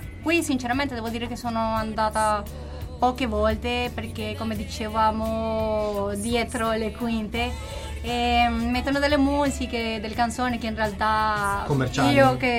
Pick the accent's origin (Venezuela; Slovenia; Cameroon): Venezuela; Italian is a second language; Io mi sono laureata nel mio paese, in Venezuela